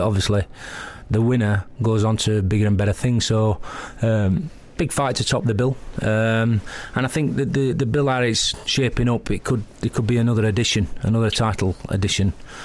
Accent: Sheffield, Yorkshire and the Humber, United Kingdom; I'm from Sheffield.

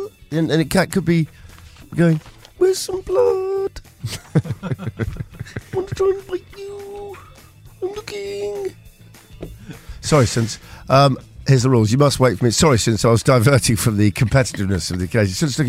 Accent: South East England, United Kingdom; We're from Surrey. We're tigers, really.

